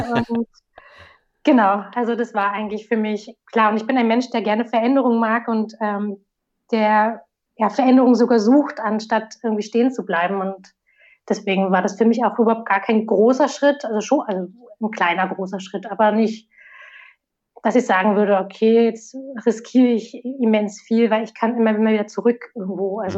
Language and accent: German; Berlin, Germany; now in Linz, Austria; Ich bin ursprünglich aus Berlin aufgewachsen und geboren dort und bin vor 12 Jahren nach Linz gekommen.